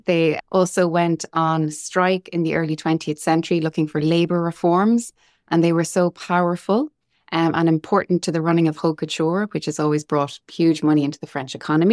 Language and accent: English; Dublin, Leinster, Ireland; We have London, New York, Venice, Dublin, my hometown.